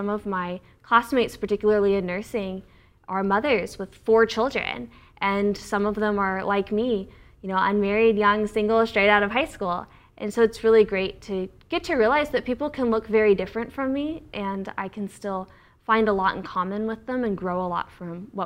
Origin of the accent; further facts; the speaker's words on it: Katy, Texas, United States; Well, I grew up in Katy. I was homeschooled, which I absolutely loved.